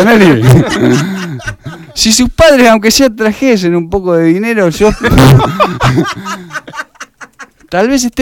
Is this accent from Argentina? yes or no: yes; Argentina; Yo no sé si como argentinos o qué, pero tenemos como una predisposición a...